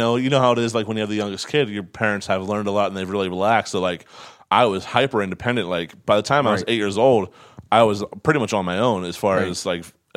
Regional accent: Altoona, Pennsylvania, United States; In Altoona.

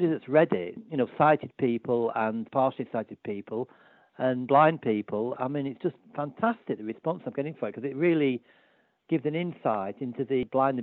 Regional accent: Scunthorpe, Yorkshire and the Humber, United Kingdom; steel place to another steel place. And that's the background to the story, the two places I've lived in growing up in Scunthorpe

